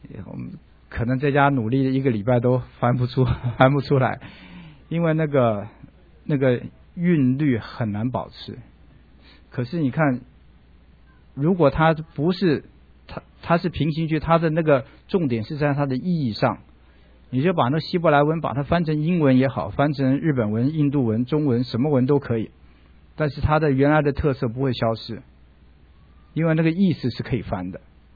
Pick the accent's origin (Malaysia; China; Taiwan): China; 我们中国人就看一看这个对比哈